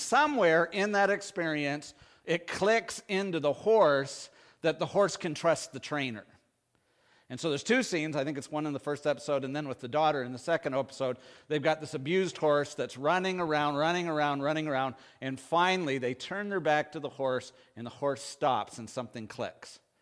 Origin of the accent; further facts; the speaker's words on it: Canada; I think sometimes because I'm Canadian